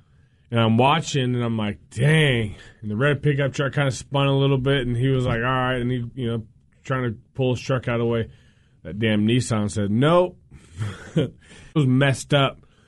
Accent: the South, United States; So growing up in the South, you know, what do we say? Yes, ma'am, no, ma'am, yes, sir, no, sir, right?

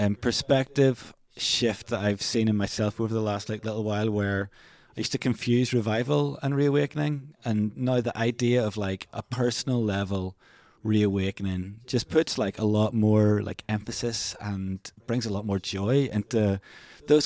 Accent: Ireland; now in Glasgow, United Kingdom; So I'm Irish. I've lived in Scotland since 2008.

